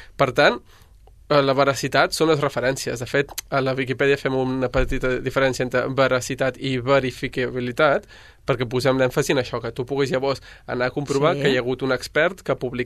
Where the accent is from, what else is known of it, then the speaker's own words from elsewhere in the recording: Sabadell, Catalonia, Spain; De les persones més actives, diria 5 o 6, som de Sabadell.